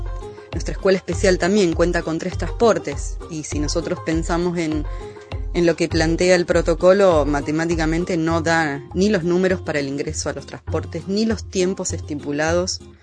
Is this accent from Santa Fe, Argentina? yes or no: no; El Bolsón, Río Negro, Argentina; del Bolsón.